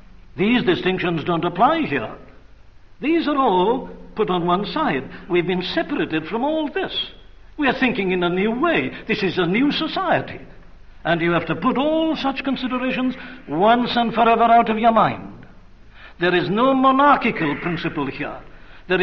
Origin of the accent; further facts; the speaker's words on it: Wales, United Kingdom; Whatever I may feel as a Welshman, I put a Christian brother before a fellow Welshman.